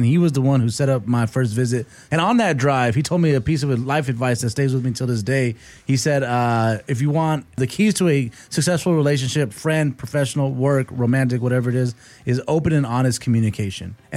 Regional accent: United States; I'm so American that all I care about is like, yo, let me know what their fast food is like over there.

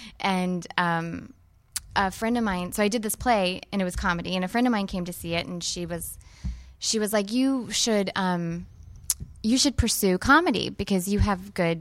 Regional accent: Virginia, United States; I'm originally from Virginia.

